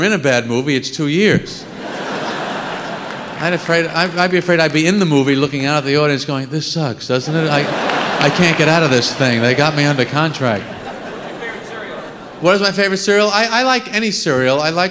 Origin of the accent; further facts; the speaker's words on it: Massapequa, New York, United States; Yes, I am from Massapequa. Massapequa is a town on Long Island I'm sure you may have heard of.